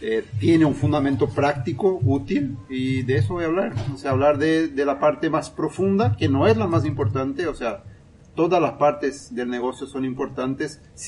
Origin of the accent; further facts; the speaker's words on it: Brazil; now in Paraguay; soy brasileño, vivo hace más de 20 años en Paraguay.